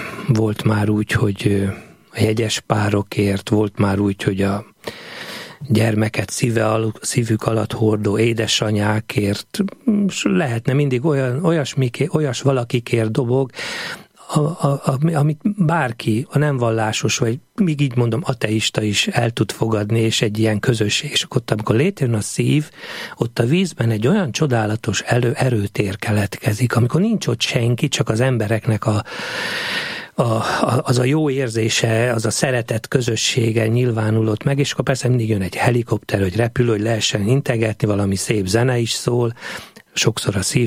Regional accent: Sopron, Győr-Moson-Sopron, Hungary; now in Zamárdi, Hungary; 1999-ben már nagyon visszavágyottam a Dunántúlra, mert soproni vagyok.

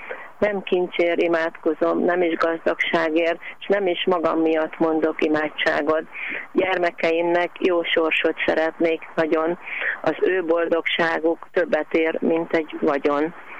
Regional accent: Budapest, Hungary; Mi Pest-Szentlőrincről jöttünk

